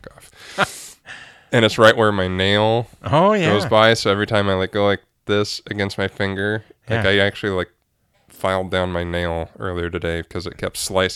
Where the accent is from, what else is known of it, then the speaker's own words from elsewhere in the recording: United States; And I made fun of him at first, because I'm American.